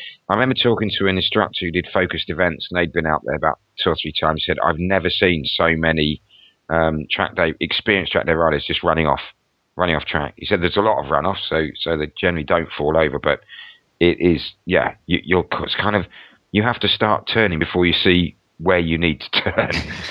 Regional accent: Balearic Islands, Spain; English is a second language; I know I'm from Mallorca, but yeah, no, I'm a Barcelona fan and I consider myself a cousin of the Catalans.

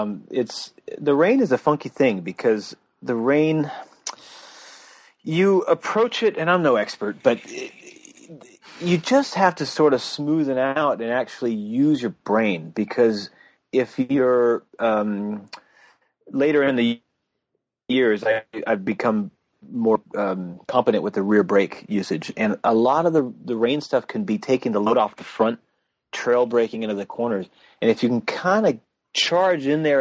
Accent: California, United States; I'm coming from California.

